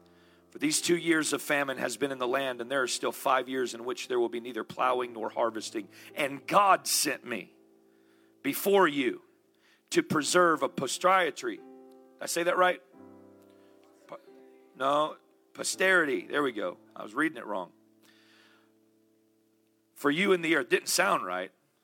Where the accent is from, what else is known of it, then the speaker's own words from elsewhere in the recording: the South, United States; You know, I was raised in the South, and being raised in the South, I'm not talking about Southern Canada, I'm talking about Southern United States